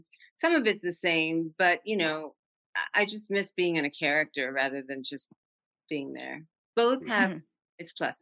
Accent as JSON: {"language": "English", "region": "New York", "country": "United States", "tie": "born or raised there", "said": "You know, I grew up in New York as a latchkey kid, you know, in the 70s and 80s."}